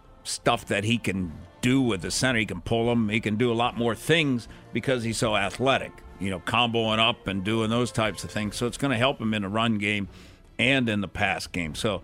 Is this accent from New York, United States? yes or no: no; Missouri, United States; we're from Missouri, me and Haney. Show us. Show me state.